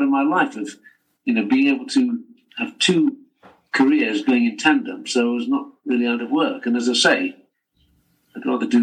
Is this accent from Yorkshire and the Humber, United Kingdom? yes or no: yes; Bradford, Yorkshire and the Humber, United Kingdom; I didn't like school, but I love growing up in Bradford.